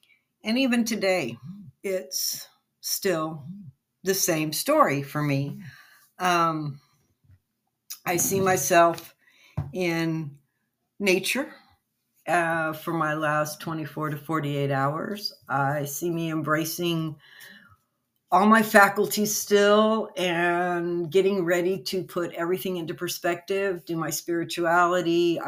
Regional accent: El Paso, Texas, United States; or I grew up in El Paso and went to New Mexico a lot

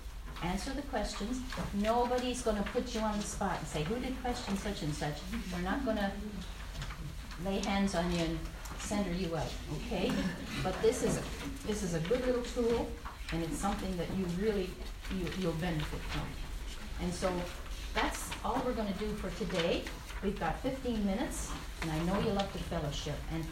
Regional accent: Newfoundland and Labrador, Canada; I was from Newfoundland. We live by swearing.

